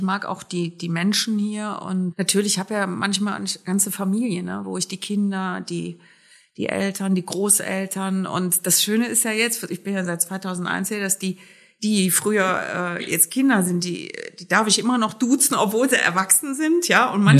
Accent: Cologne, North Rhine-Westphalia, Germany; Ich selber bin ja Kölnerin von Haus aus, also ich komme aus einer Großstadt.

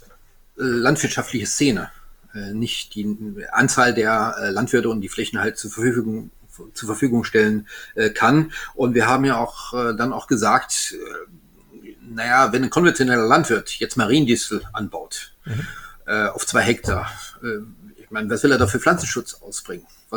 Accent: Grand Est, France; ich bin Elsässer, Gewürztraminer gewohnt.

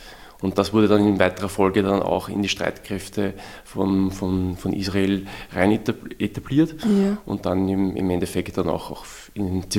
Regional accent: Vienna, Austria; ich komme aus Simmering

